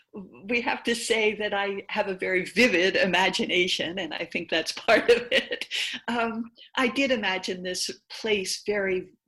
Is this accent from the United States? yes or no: yes; New Hampshire, United States; now in Maine, United States; I grew up in New Hampshire and have spent my entire adult life in Maine, where my family is from.